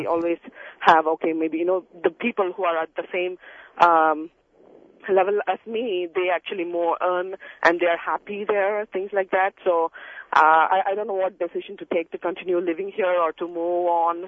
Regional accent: India; English is a second language; moved away as an adult; Like, I'm from India, so I know how the education system is there.

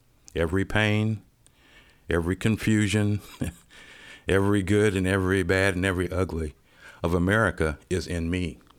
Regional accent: Cleveland, Ohio, United States; You know, I grew up in Cleveland, Ohio. If I'd have been operating out of that mindset of my youth

